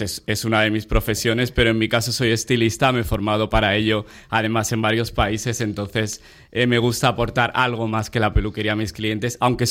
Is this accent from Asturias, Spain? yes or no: no; Barcelona, Catalonia, Spain; also born or lived in Netherlands; Yo soy de Gracia, de Barcelona, siempre he venido mucho a Sitges y, bueno, nunca me he desvinculado de Sitges, aunque he vivido en otros países como Holanda y en ciudades como Ámsterdam.